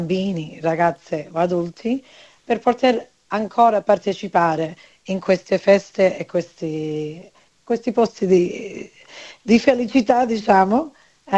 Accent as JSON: {"language": "Italian", "region": "Calabria", "country": "Italy", "said": "Perché io sono calabrese, sono fiera da dove sono io"}